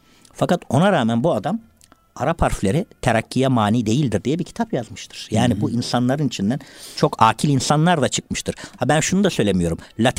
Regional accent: Bergama, İzmir, Turkey; bizim mahallemizin hemen yanı Yahudi mahallesi. Ben Bergamalıyım aslen. O da orası da eski bir Yahudi yerleşim merkezi.

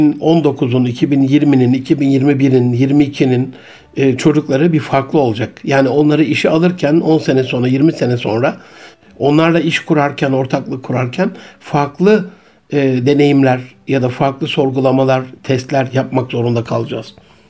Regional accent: Gaziantep, Turkey; Ben geçen memleketime gittim, Gaziantep'e.

